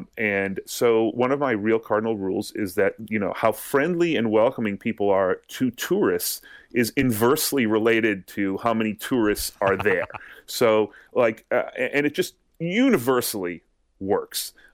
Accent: Massachusetts, United States; I'm from Massachusetts, so I've actually been on a tour like that.

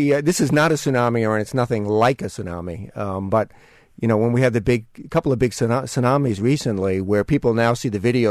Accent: New York, United States; accent: New York; Given my New York accent, I could easily blame it on that.

